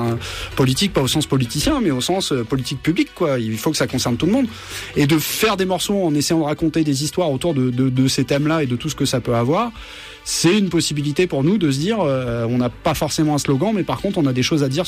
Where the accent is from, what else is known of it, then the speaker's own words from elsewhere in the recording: Hauts-de-France, France; nous, avec Pat, on a grandi dans l'Oise, au nord de Paris.